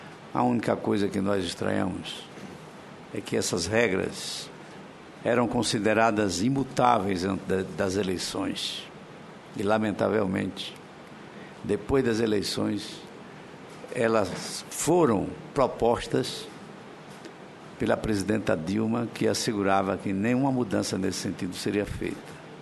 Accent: Simão Dias, Sergipe, Brazil; os municípios de Simão Dias, que é a minha terra, onde eu já fui prefeito

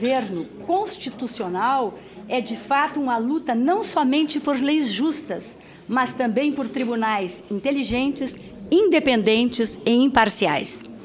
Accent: Porto Alegre, Rio Grande do Sul, Brazil; Nasci em Porto Alegre, no Rio Grande do Sul.

